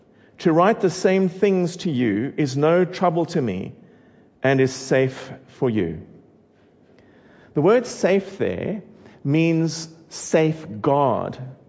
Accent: Cape Town, Western Cape, South Africa; We're from Cape Town, the bottom city of the country.

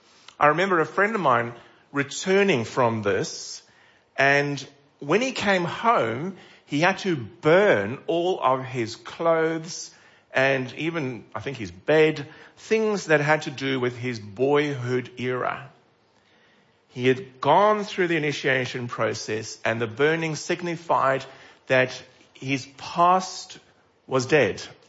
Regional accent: South Africa; Now, as a South African, I have also friends, and I know their stories.

